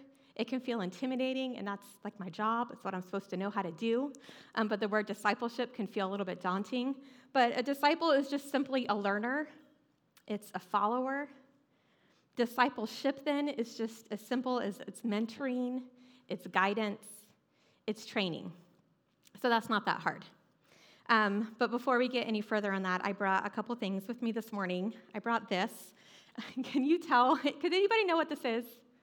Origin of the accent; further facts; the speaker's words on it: North Carolina, United States; Now, growing up in North Carolina, I know exactly what to do with the zucchini.